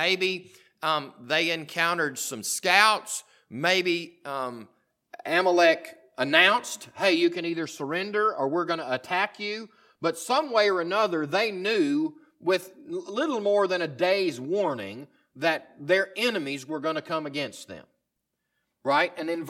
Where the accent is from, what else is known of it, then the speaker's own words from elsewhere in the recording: Southern United States, United States; Well, number one, I grew up in the South, and a lot of my people are rural people